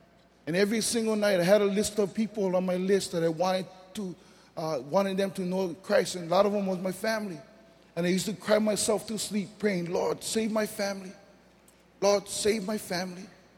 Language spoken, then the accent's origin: English; Papakolea, Hawaii, United States; Then I came home in 1996. I live here from here. I'm from Papakolea.